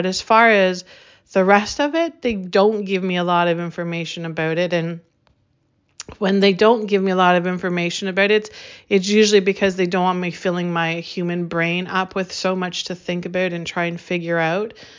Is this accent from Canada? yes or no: yes; Saskatchewan, Canada; moved away; Funny because I was born in Saskatchewan and raised in Saskatchewan, which truly is cold.